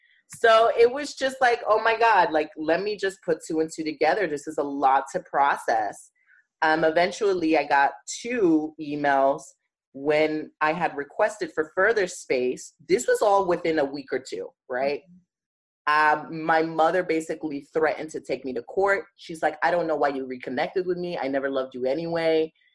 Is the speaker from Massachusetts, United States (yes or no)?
no; New York City, New York, United States; whereas I grew up in Bed-Stuy, and it's like, dude, we was like right there this whole time.